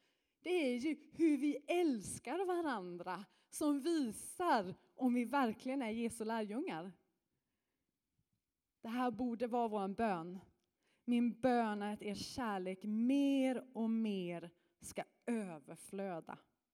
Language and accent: Swedish; Norrland, Sweden; Jag är född och uppvuxen i Norrland.